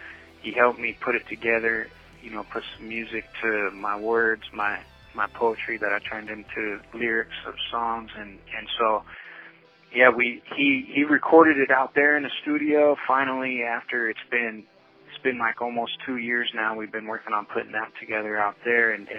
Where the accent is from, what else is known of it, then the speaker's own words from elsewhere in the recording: Longview, Washington, United States; April 17th in Longview, Washington. It's my hometown